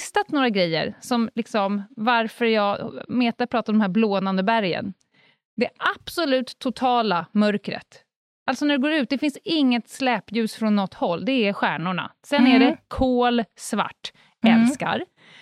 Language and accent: Swedish; Stockholm, Stockholm County, Sweden; Jag var nyligen på en lekpark där jag är uppväxt på Södermalm.